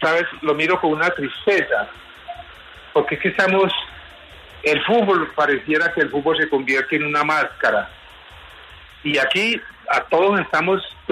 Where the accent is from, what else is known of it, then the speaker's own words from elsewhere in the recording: Colombia; Yo personalmente, como colombiano, siento una gran admiración y un respeto por él.